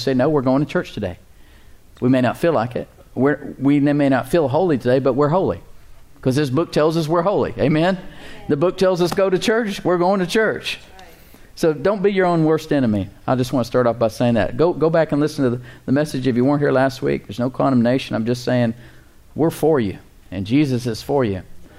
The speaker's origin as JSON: {"language": "English", "country": "Sweden", "said": "I'm from Sweden, so I can talk about Sweden."}